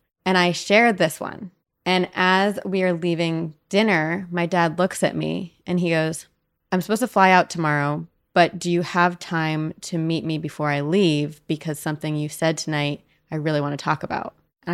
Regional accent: New Jersey, United States; But growing up, when I was like 4, my sister was 6, we moved into a new house. I'm from New Jersey. Brand new built on farmland.

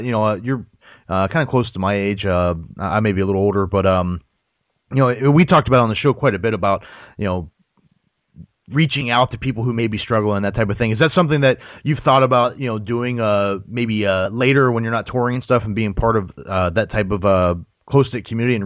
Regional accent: Cleveland, Ohio, United States; now in Nashville, United States; I'm a Midwest guy, too, man. I grew up outside of the Cleveland, Ohio area.

